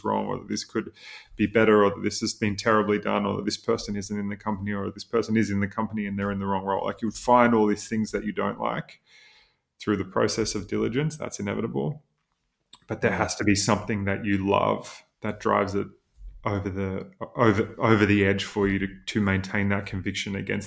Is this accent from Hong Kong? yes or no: no; Queensland, Australia; I grew up in Queensland. We lived 35 minutes outside of Noosa on 12 acres. We had 9 acres of rainforest and 3 acres that was cleared. We had this big wooden house, the classic old Queenslander house